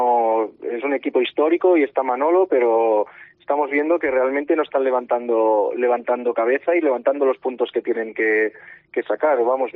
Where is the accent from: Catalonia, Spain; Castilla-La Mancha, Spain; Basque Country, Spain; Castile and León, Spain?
Catalonia, Spain; Barcelona; yo soy de Barcelona